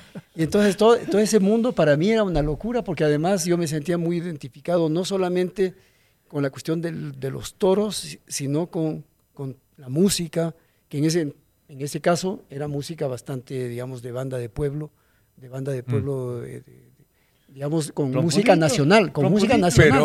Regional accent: Quito, Pichincha, Ecuador; yo me siento también parte, digamos, como quiteño, yo me siento ligado totalmente a la cultura española

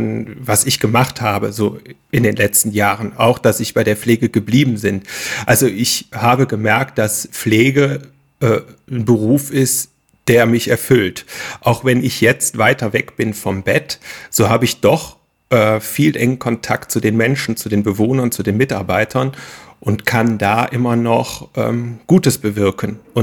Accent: Aachen, North Rhine-Westphalia, Germany; Ich bin ein Öscher-Jung. Für die Leute, die das jetzt nicht verstanden haben, ich bin ein Aachener, die westlichste Stadt Deutschlands.

